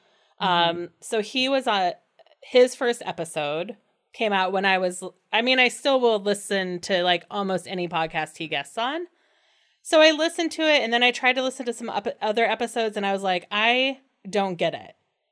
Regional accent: Midwest, United States; I'm a Midwesterner. I live in Chicago. And the only time I didn't live in the Midwest, I lived in Colorado.

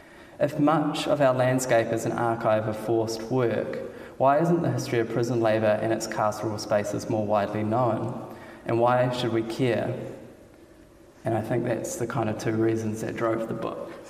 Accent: Christchurch, Canterbury, New Zealand; Then there's growing up in Christchurch, the Botanic Gardens, Victoria Square, High Street, Cranmer Square, Oxford Terrace, the Avon River.

